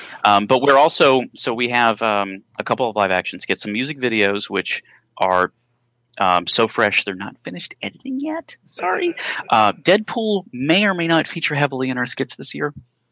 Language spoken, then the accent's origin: English; United States; I do not play Pokemon Go and I am an American